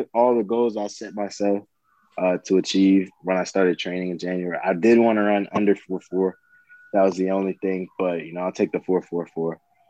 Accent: Florida, United States; I'm coming from South Florida, so it was a little cold to me.

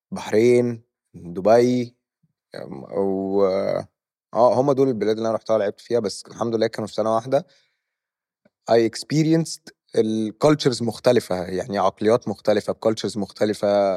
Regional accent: Egypt; أنا طبعا مصريين

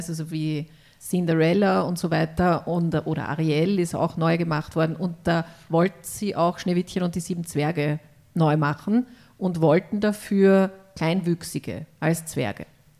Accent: Styria, Austria; now in Vienna, Austria; ich komme ja aus der Steiermark und bin ja in Wien eine Zurgraste

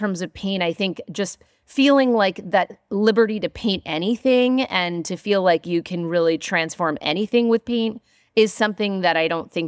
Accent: New York City, New York, United States; now in Allentown, United States; so I'm originally from Brooklyn.

